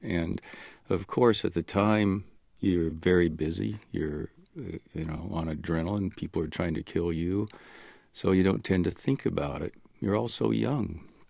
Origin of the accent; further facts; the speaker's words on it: Oregon, United States; born there; He was born in North Vietnam. I was born in Oregon.